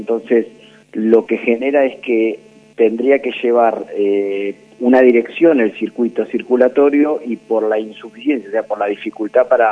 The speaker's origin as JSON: {"language": "Spanish", "town": "Azul", "region": "Buenos Aires Province", "country": "Argentina", "tie": "born or raised there", "said": "Bueno, soy oriundo de Azul. Yo trabajo y vivo en Azul."}